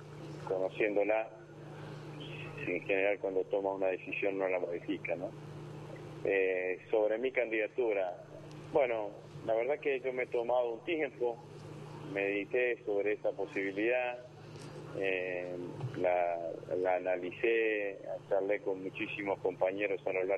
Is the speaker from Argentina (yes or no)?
yes; Vera, Santa Fe, Argentina; now in Rosario, Argentina; Nací, si bien vivo en Rosario hace más de 40 años, nací, hice toda mi escuela primaria y secundaria en el interior del interior, en una localidad muy chica que se llama Vera, en el norte de la provincia de Santa Fe.